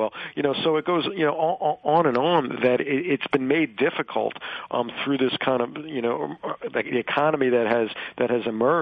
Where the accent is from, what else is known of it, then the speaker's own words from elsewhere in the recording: New York City, New York, United States; Like, I grew up in New York City